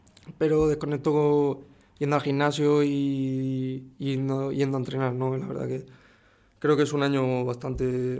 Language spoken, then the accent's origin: Spanish; Barcelona, Catalonia, Spain; A pesar de yo, que soy de Barcelona